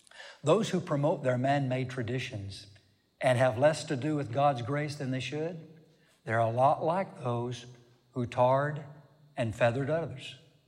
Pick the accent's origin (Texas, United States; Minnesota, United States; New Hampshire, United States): Texas, United States; Now, I was born and raised in Texas, so you can imagine what comes to my mind when I hear the word barbed.